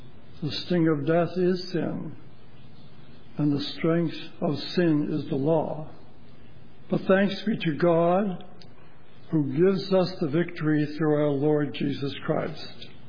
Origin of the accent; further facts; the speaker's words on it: Connecticut, United States; my wife Ruth is playing the piano. We come from Northeast Connecticut.